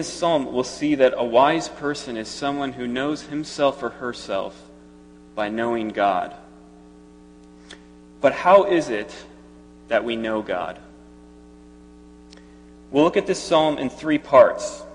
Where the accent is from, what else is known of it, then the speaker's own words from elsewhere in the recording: Chicago, Illinois, United States; I'm from Chicago, for those of you who don't know